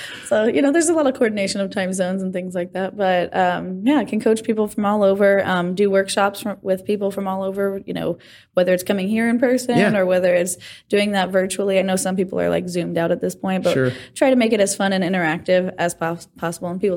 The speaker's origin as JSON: {"language": "English", "region": "Florida", "country": "United States", "said": "So, I'm from Florida, so I like fishing."}